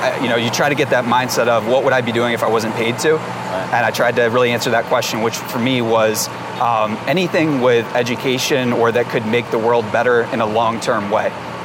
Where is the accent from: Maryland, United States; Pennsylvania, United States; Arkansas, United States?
Maryland, United States; Boonsboro; I grew up in a small town in Western Maryland called Boonesboro, Maryland. Graduating class of like 200 people, so pretty small.